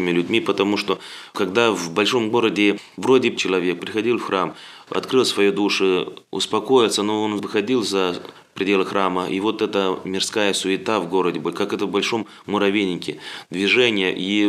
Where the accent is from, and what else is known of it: Moldova; Russian is a second language